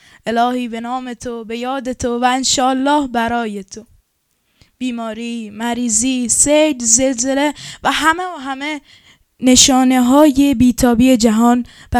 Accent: Kerman, Iran; born there; فرمانده سپاه هفتم صاحب الزمان کرمان هستم. در سال 1337 در کرمان به دنیا آمدم.

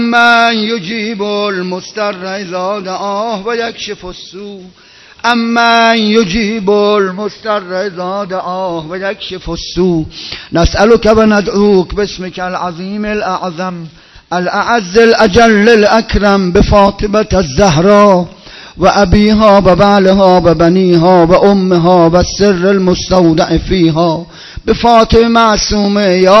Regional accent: Isfahan, Iran; now in Qom, Iran; خدایا من بچه اصفهانم بابا

